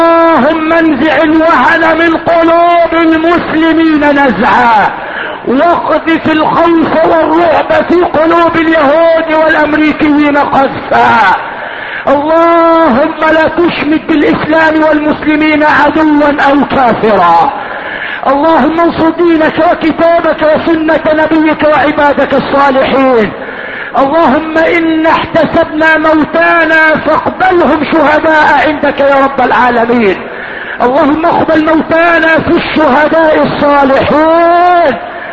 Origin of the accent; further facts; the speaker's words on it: Egypt; اللهم اجعل بلدنا مصر